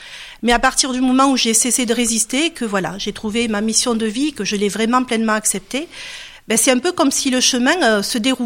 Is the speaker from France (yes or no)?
yes; Perpignan, Occitanie, France; je viens d'ailleurs, je viens de Perpignan, comme mon accent peut-être me laisse supposer.